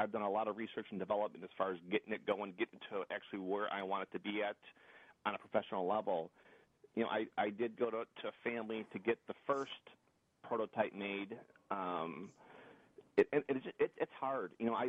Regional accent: Chicago, Illinois, United States; we had a big hair show in Chicago. I'm from Chicago, and I met a lot of great contacts

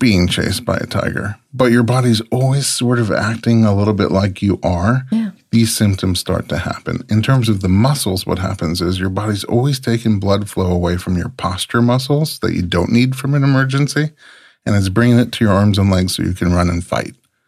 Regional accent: New York City, New York, United States; I grew up so sheltered in New York City, and now I was

